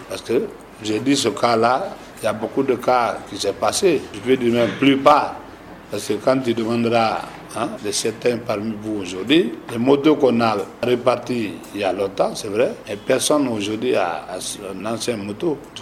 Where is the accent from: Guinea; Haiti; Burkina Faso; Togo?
Guinea; Boké; born there; Bien sûr, je dis Bokeh, même si je suis né là-bas, mais je suis national, je suis guinéen.